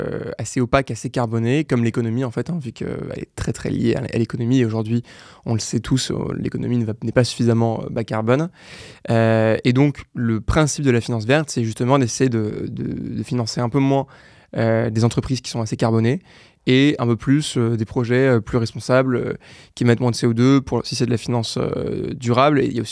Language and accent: French; Paris, Île-de-France, France; J'ai 25 ans, j'ai cofondé Goodvest il y a maintenant 2 ans avec Antoine. Sinon, je suis parisien